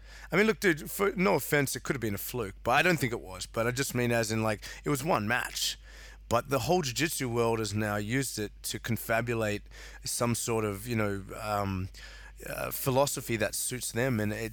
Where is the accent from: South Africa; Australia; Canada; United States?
South Africa; I came from a very stoic background. I'm South African like you.